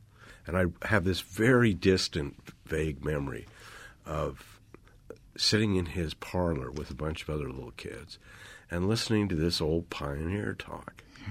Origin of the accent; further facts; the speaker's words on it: Salt Lake City, Utah, United States; the myth that we grew up with and the place we were growing up in Salt Lake gave us this deep and abiding affection for Utah and the West.